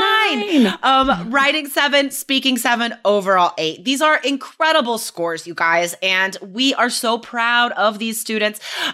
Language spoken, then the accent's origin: English; Carson City, Nevada, United States; Well, I was born and raised in Carson City, Nevada